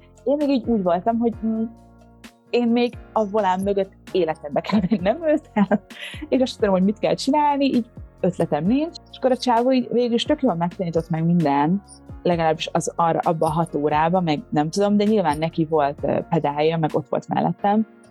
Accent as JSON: {"language": "Hungarian", "region": "Budapest", "country": "Hungary", "said": "még nem ez az állandó lakcímem, mert az mindig otthon, Budapesten"}